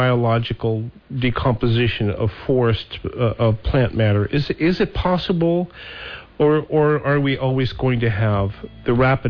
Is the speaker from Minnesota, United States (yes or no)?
no; Montana, United States; Well, I am from Montana, and I recall working on a ranch one summer in Montana